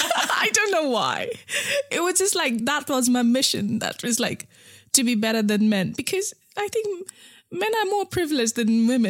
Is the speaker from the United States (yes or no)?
no; Nepal; so I grew up in Nepal.